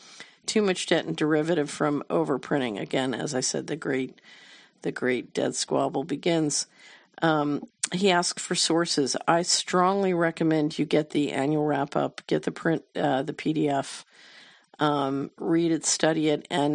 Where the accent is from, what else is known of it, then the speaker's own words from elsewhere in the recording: Australia; I'm from Australia.